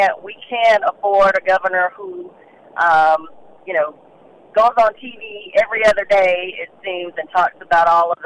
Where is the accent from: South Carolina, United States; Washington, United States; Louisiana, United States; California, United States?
South Carolina, United States; Bennettsville; I come from Bennettsville, South Carolina, born and raised in rural South Carolina